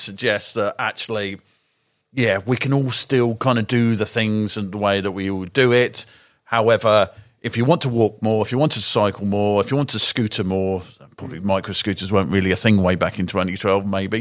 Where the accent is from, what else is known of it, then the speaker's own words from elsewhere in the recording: England, United Kingdom; now in London, United Kingdom; when I first moved to London, I'm not a natural Londoner. I'm from the Shires.